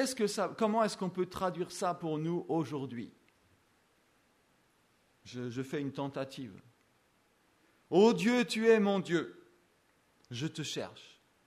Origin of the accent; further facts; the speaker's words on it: France; Ça, je pense qu'en tant que Français, on peut s'identifier.